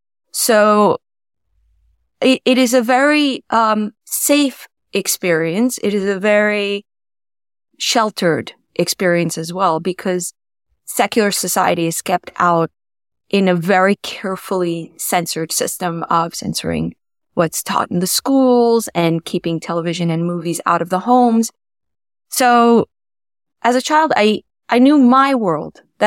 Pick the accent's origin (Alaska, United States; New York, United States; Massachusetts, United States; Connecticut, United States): New York, United States; Kiryas Joel; I grew up in Kiryas Joel, which is a Satmar Hasidic enclave.